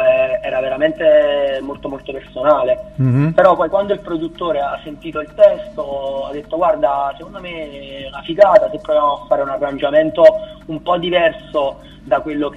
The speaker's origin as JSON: {"language": "Italian", "town": "Naples", "region": "Campania", "country": "Italy", "said": "Abbiamo suonato un po' in giro, specialmente a Napoli, io sono di Napoli"}